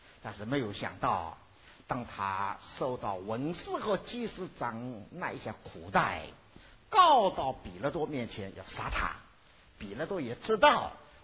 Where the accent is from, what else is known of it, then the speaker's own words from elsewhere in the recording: China; now in United States; 所以我知道我们中国人在美国